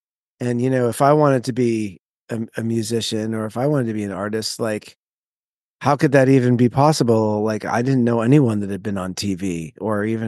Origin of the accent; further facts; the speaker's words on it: Reading, United States; I'm from two towns away in a town called Reading. So I have been a few other places between here and there, but I've kind of settled down here fairly close to where I grew up.